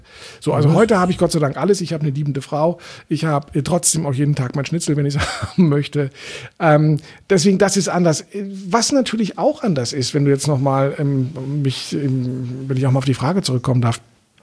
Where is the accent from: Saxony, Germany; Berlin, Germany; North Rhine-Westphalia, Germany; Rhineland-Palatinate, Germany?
Berlin, Germany; Und ich bin in Eichkamp aufgewachsen, waren als Kinder oft mit den Rädern am Teufelssee